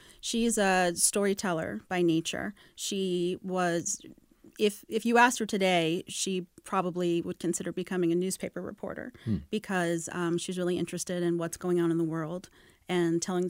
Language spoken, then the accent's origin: English; New York City, New York, United States; So it's very, I grew up on the Upper West Side, but my school was in Greenwich Village, which required a subway train ride